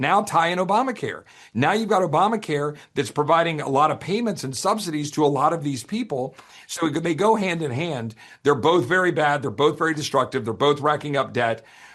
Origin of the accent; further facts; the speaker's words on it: Texas, United States; borders policy is probably the one that's the worst, but only by an edge for this reason, especially as a Texan.